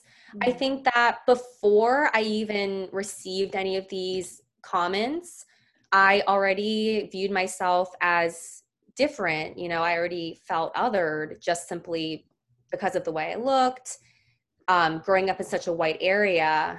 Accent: United States; first language English; my English is good because I've lived here my whole life and I'm American and English is my first language

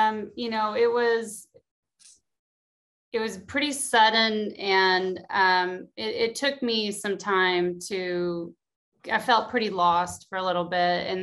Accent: Fort Smith, Arkansas, United States; I am from Fort Smith, Arkansas. It is the northwest part of Arkansas, bordering Oklahoma, and that is home. That is where I call it. My family are still there, and we go there as much as we can.

